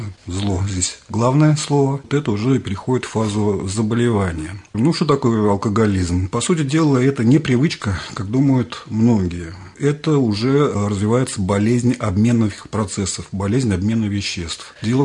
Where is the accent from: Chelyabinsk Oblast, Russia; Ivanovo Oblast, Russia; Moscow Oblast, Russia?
Moscow Oblast, Russia; Zhukovsky; also born or lived in Ramenskoye; до 5 лет я жил в Раменском. Потом, поскольку родители все-таки работали в ЛИИ, переехали в город Жуковск, соседи, поэтому большую сознательную часть жизни все-таки я прожил в городе Жуковском